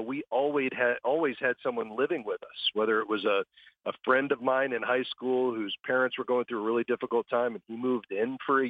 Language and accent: English; Florida, United States; I grew up in South Florida, so just south of where most of your listeners are hearing our broadcast today.